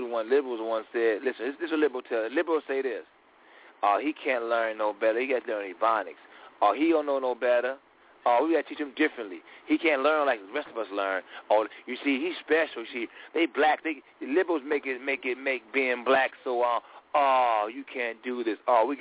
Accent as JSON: {"language": "English", "town": "Chicago", "region": "Illinois", "country": "United States", "said": "I'm from Chicago, and I go here, meeting the average guy from Ohio. I figured they was more culturally diverse than me, coming from Chicago, which is very segregated."}